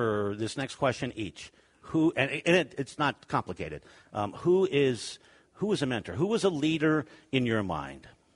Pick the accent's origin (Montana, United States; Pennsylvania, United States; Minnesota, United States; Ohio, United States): Montana, United States; We are from Montana for Montana, real Montana.